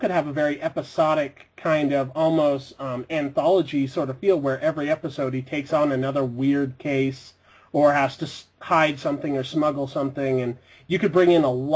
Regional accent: Idaho, United States; And we should remind our listeners that we're from Southeast Idaho

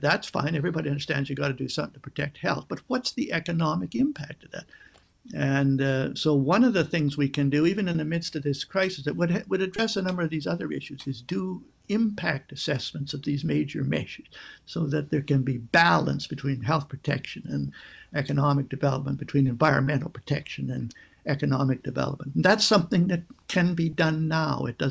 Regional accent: Canada; I'll come at it as a Canadian angle.

